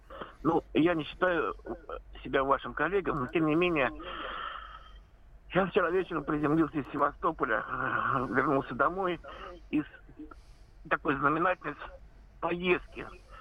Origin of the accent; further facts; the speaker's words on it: Moscow, Russia; сам москвич, родился в Москве, мне 58 лет